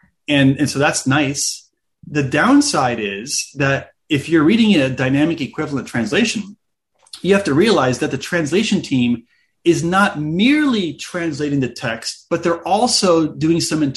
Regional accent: United States; even though I'm Middle Eastern in culture, in a sense, I grew up mostly in the United States.

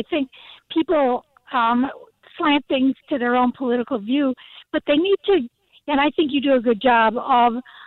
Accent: Chicago, Illinois, United States; born there; and I was born in Chicago

